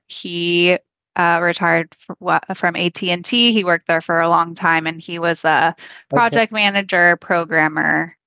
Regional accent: Walnut Creek, California, United States; also born or lived in Pleasant Hill; So I grew up in the East Bay area, specifically Walnut Creek. I actually was born in Pleasant Hill and lived there till I was about 10, which is just a neighboring town.

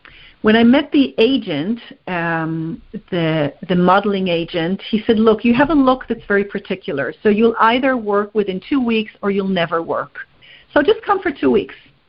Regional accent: Israel; I was 18 years old. I just finished high school, and I was born and raised in Israel

